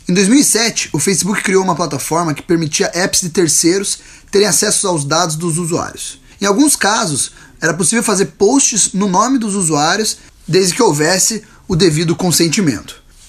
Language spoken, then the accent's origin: Portuguese; Curitiba, Paraná, Brazil; now in United States; sou curitibano, empreendedor no Brasil e aqui no Vale do Silício, nos Estados Unidos.